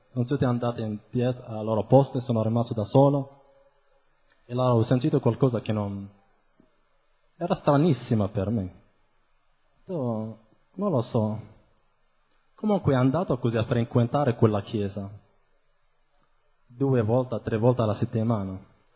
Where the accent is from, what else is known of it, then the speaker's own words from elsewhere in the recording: Morocco; moved away as an adult; also born or lived in France; vengo dal Marocco. Prima ero musulmano